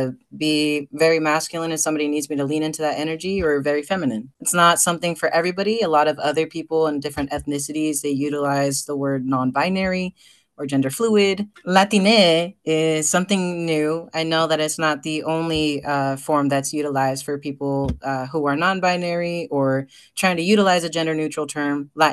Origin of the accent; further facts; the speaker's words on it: Ukiah, California, United States; also born or lived in Mexico; So I'm originally from the Coyote Valley tribe in Ukiah, or really kind of like south of Willits, as north of Ukiah as you can get. And I'm also Mexican.